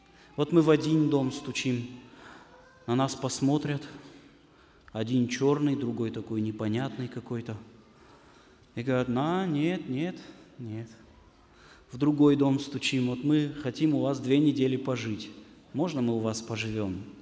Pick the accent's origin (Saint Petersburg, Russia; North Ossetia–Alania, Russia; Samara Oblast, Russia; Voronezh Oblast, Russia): North Ossetia–Alania, Russia; мы простые люди. Правда, мы приехали из Северной Осетии